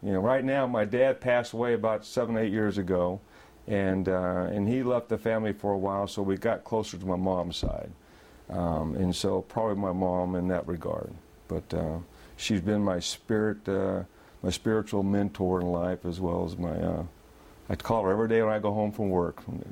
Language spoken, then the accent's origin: English; Sonora, California, United States; also born or lived in Fresno; Well, I was born in Fresno, California, and I was raised in California, actually Northern California, Sonora, northern part, Stanislaus County. Grew up there.